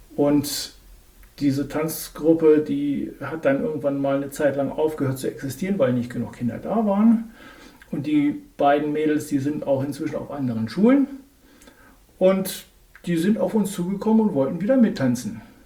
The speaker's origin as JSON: {"language": "German", "town": "Hildesheim", "region": "Lower Saxony", "country": "Germany", "said": "ich bin kein Dithmarscher. Ich komme aus Südniedersachsen, aus dem schönen Städtchen Hildesheim."}